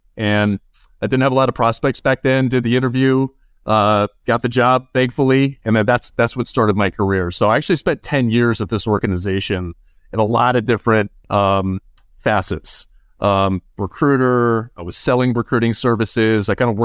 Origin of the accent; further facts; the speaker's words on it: Chicago, Illinois, United States; I grew up in the Chicagoland area.